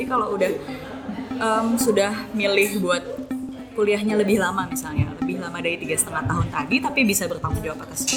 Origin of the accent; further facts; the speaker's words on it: Tegal, Central Java, Indonesia; kan aku juga dari Tegal gitu kan, orang daerah gitu kan.